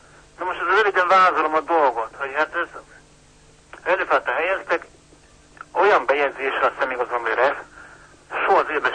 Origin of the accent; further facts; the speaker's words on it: Miskolc, Borsod-Abaúj-Zemplén, Hungary; born there; haza kellett jönni, mert én miskolci születésű vagyok, igen.